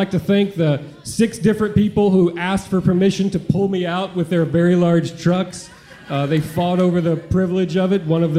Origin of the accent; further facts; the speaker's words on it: Mississippi, United States; I grew up way out in the Mississippi woods, but twice on Sundays and once on Wednesdays, we drove to the Church of Christ.